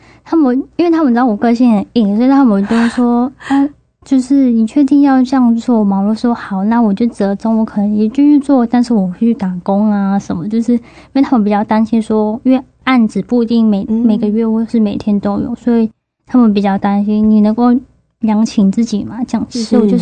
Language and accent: Chinese; Hualien, Hualien County, Taiwan; 原来我从小在花莲长大，然后我的背景跟我现在要做的事情是连在一起的